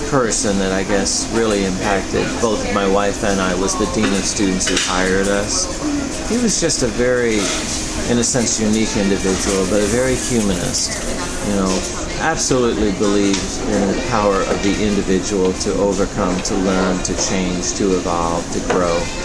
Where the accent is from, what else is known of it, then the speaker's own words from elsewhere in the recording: Tennessee, United States; So from Tennessee to Southern Illinois University at Carbondale, where I met my wife.